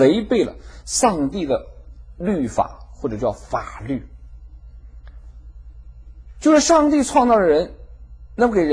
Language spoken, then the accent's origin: Chinese; China; 我就想到那个我们中国人常讲说做人要做一个清清白白的人